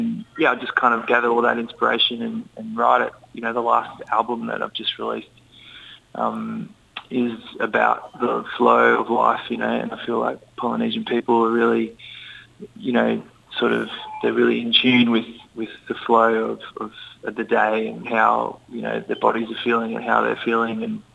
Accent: Australia; also born or lived in Gold Coast, Australia; I was born on the Gold Coast and I grew up in Australia, but, you've got to visit the Ainga and mum's family is all in Samoa.

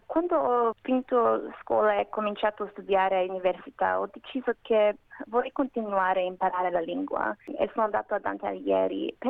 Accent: Perth, Western Australia, Australia; first language Macedonian; Italian is a second language; Sono nata a Perth, sono australiana, ma la mia eredità è macedone. I miei genitori sono venuti a Perth 30 anni fa con mio fratello da Macedonia.

